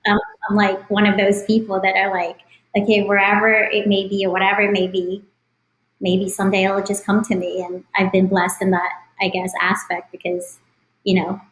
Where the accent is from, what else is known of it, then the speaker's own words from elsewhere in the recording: Philippines; I guess growing up in the Philippines, it was a little bit different back then when I was growing up, because we did not play sports.